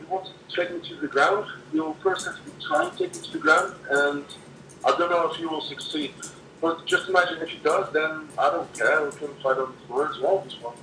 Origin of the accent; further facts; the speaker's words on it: Spain; English is a second language; now in Netherlands; my family gave me it because I came from Spain. I used to live in Spain. Then I moved over to Holland